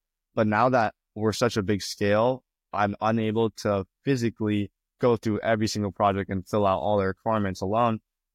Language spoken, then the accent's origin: English; Indonesia; I'm from Indonesia, so I found some developers in Indonesia